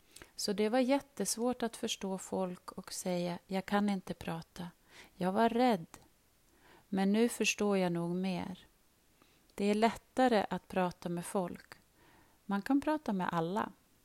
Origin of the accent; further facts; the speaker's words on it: Algeria; Swedish is a second language; now in Sweden; Jag kommer från Algeriet. Jag har bott i Sverige i nästan 3 år.